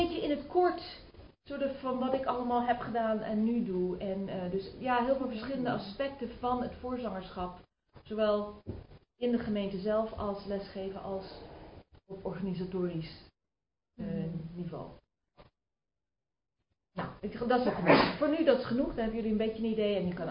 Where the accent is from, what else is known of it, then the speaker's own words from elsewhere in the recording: Netherlands; moved away; Ja, want ik ben al inmiddels 26 jaar weg uit Nederland.